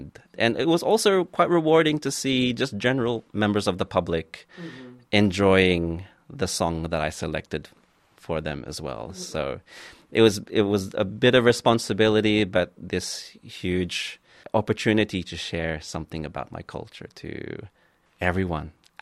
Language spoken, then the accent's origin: English; Philippines; Maybe this is from my own upbringing as well, of course, as being Filipino.